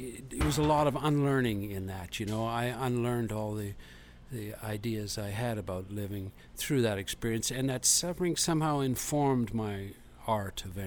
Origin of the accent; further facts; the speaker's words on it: England, United Kingdom; it's a real asset being an Englishman singing English songs.